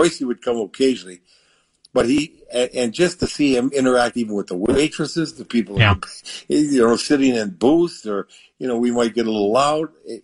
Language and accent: English; Canada; moved away as an adult; now, remember, I come from Canada. In Canada, they have grades 9, 10, 11, 12, and we had 13 then, which is like the first year of college.